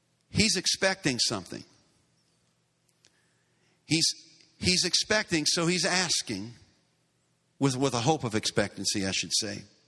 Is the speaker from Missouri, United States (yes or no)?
no; Louisiana, United States; And we're from Southeast Louisiana. They fish with nets. They don't fish with poles.